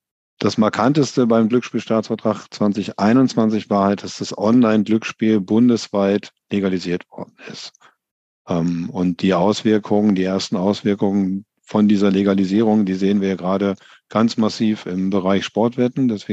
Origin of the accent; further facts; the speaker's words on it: Paderborn, North Rhine-Westphalia, Germany; Ich komme aus gebürtig, komme ich aus Paderborn.